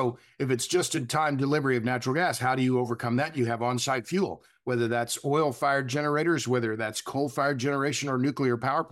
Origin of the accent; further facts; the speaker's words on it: Oklahoma, United States; I'm from Oklahoma. I have deep roots in Oklahoma on my mother's side and my father's side.